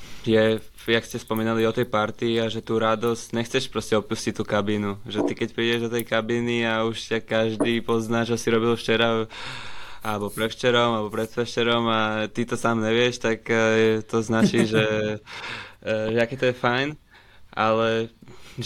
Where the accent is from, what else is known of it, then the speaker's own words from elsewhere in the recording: Bratislava, Bratislava Region, Slovakia; aký som z Bratislavy